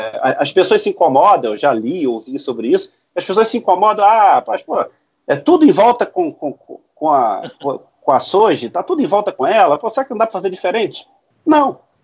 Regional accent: Rio de Janeiro, Brazil; Como eu sou aqui do Rio

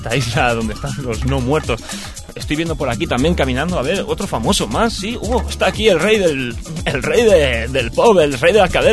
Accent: Ripollet, Catalonia, Spain; saben que somos unos profesionales de los más altos y somos de Ripollet.

